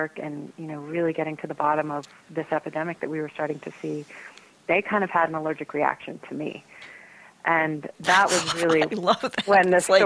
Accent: Texas, United States; I grew up in Texas in a conservative family

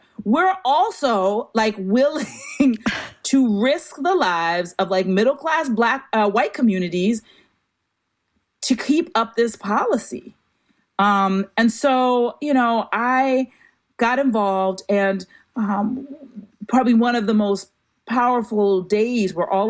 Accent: Roxbury, Massachusetts, United States; I grew up in Roxbury, and there is no real deep relationship between West Roxbury and Roxbury.

